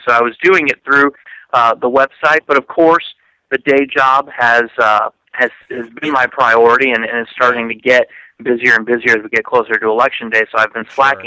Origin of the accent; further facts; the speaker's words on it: Indiana, United States; I'm from Lake County, and I grew up watching Chicago news.